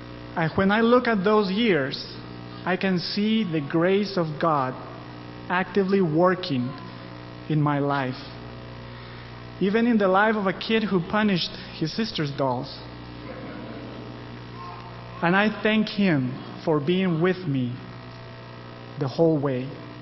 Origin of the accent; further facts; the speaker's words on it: Cusco, Peru; first language Spanish; English is a second language; moved away; I was born in Peru, in a little town called Cusco up in the mountains, about 10,000 feet above sea level.